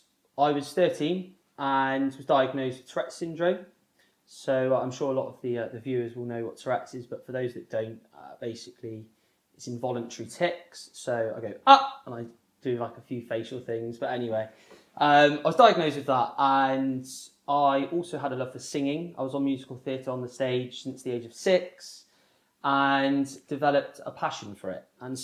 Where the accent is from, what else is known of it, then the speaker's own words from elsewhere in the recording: South West England, United Kingdom; now in Bristol, United Kingdom; I live in Bristol and I grew up in Somerset.